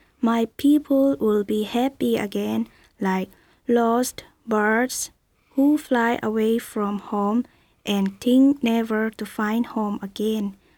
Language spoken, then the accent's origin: English; Chin State, Myanmar; I am from Chin State of Burma